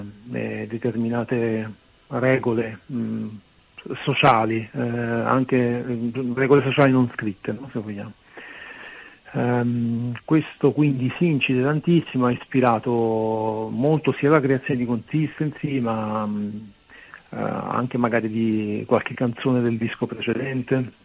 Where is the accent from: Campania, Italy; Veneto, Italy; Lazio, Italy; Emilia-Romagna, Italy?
Campania, Italy; Naples; now in Milan, Italy; siamo di Napoli e Lorenzo è salentino.